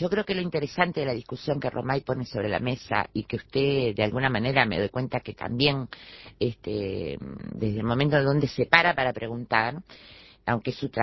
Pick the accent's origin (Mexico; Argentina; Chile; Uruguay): Uruguay; somos todos uruguayos